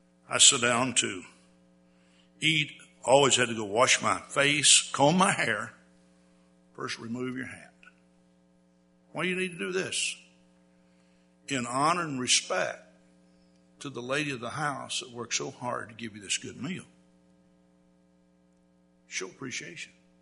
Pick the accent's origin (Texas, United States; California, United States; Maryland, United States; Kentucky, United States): Texas, United States; Well, I grew up in Texas, never been to the Alamo, and of course one thing that when you have Texas history, you hear a lot about the Alamo.